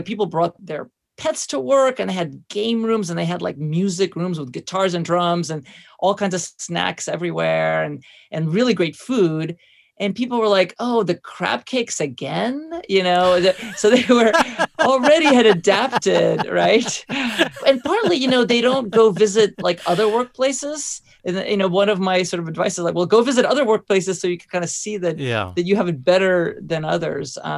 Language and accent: English; Russia; I remember actually I grew up in Russia where we had to wash our clothes by hand.